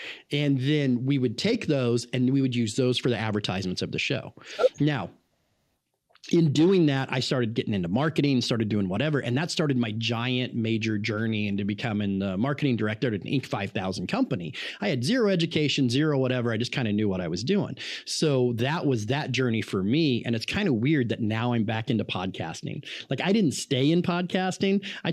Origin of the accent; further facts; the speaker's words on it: the Ozarks, United States; I'm from the Ozarks, man. That's just what we called them.